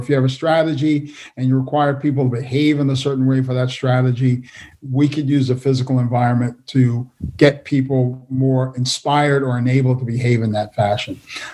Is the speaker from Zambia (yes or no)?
no; New York, United States; also born or lived in Washington, D.C.; now in Baltimore, United States; I'm a New Yorker originally, but all of this sort of path, I guess, started in D.C.